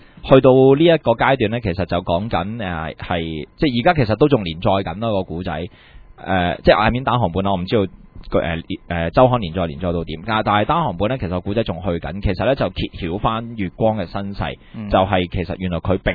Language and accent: Cantonese; Hong Kong; 其實係因為我哋香港人，所以比較少聽啫